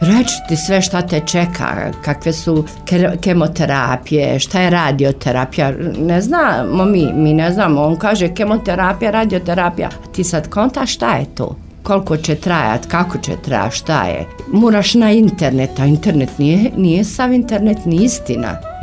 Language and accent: Bosnian; Zenica, Federation of Bosnia and Herzegovina, Bosnia & Herzegovina; Ja sam odavde iz Zenice, znači završila sam i osnovnu školu i srednju ovdje u Zenici, ovdje se udala, osnovala porodicu